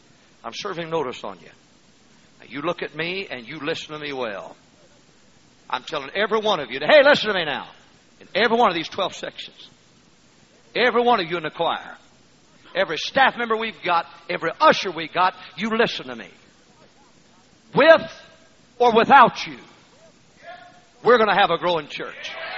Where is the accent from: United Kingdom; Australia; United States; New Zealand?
United States; the South; born there; Hey, I was born in the South.